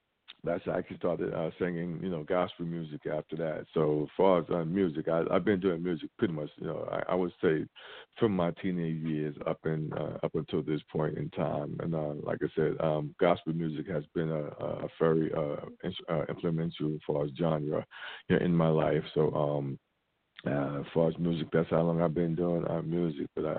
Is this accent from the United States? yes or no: yes; Brooklyn, New York, United States; now in Goldsboro, United States; I'm calling from Goldsboro, North Carolina, by way of Brooklyn, New York. So I was pretty much born and raised in Brooklyn, New York. But right now, I currently reside in Goldsboro, North Carolina